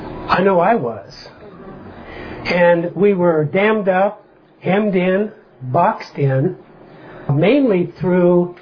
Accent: Zanesville, Ohio, United States; born there; I was born in Zanesville, but I haven't been there. I think I've been there once for just a few minutes in about the last 30 years or so.

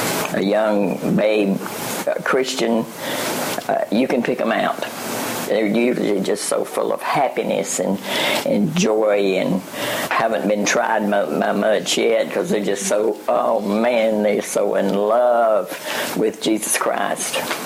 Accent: Alabama, United States; because I was raised in South Alabama, suck sugar cane.

